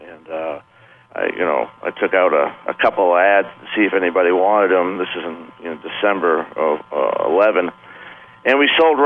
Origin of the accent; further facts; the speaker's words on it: Cape Cod, Massachusetts, United States; Sure, yeah. I was brought up in Cape Cod and got a lot of blues down there.